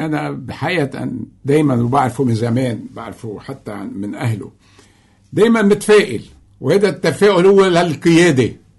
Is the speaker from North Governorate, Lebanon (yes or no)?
yes; North Governorate, Lebanon; بالنسبة لإلي بعاصمة الشمال، موجود بالشمال، انت هلا كعكاري عم تشوف هيك، انا كلبناني ابن لبنان وين ما كنت.